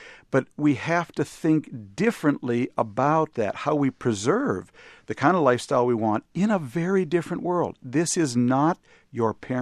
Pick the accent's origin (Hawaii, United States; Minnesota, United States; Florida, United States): Minnesota, United States; Minneapolis; I'm from Minneapolis, Minnesota, and I know there is a Minneapolis, Kansas.